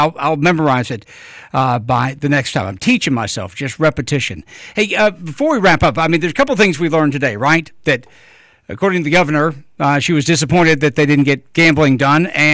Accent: United States; this really is more on the royalty and the worship of royalty that just I'm too American to get into that.

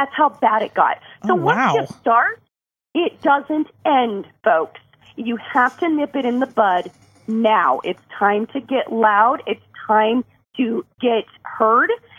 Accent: St. Charles, Missouri, United States; Yeah, so I moved here from Missouri, from St. Charles, Missouri

